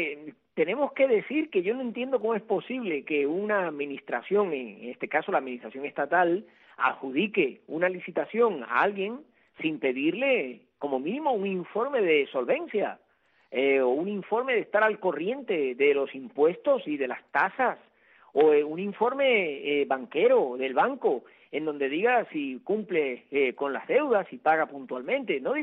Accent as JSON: {"language": "Spanish", "town": "Santiago de las Vegas", "region": "Havana", "country": "Cuba", "tie": "born or raised there", "said": "pensé en alguno de mi pueblo, de Santiago de las Vegas"}